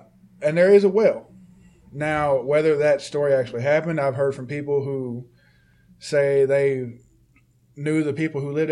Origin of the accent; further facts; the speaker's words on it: Carroll, Illinois, United States; It was where I'm from. I'm from Carroll.